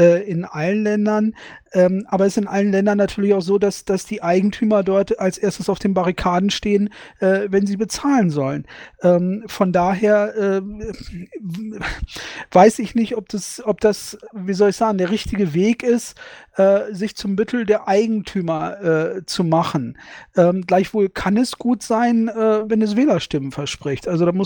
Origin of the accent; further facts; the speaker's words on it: North Rhine-Westphalia, Germany; Ich bin aus NRW, ich bin auch hier im Rat.